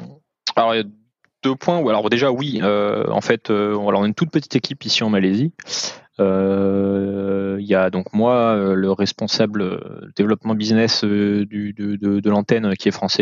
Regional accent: France; c'est peut-être en tant que Français, ça fait un peu bizarre la première fois au début.

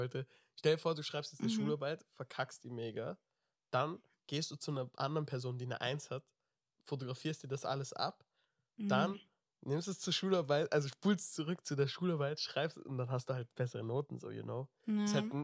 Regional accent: Vienna, Austria; born there; also born or lived in Thailand; Ich bin auch in Wien geboren, 2003. Hab dann 1,5 Jahre hier im 18. Bezirk gewohnt. Dann bin ich nach Thailand gezogen für 1,5 Jahre, weil mein Vater dort gearbeitet hat nach dem Tsunami.

